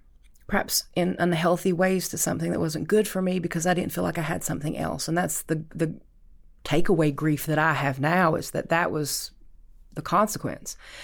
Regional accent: Appalachia, United States; I grew up in Hatfield-McCoy country. We live and die by our feuds.

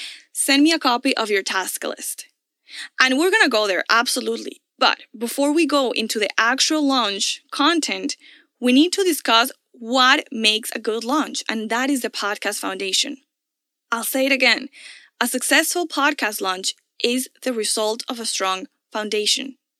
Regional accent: Venezuela; now in Miami, United States; in my alma mater back in Venezuela. And I was doing that from Miami.

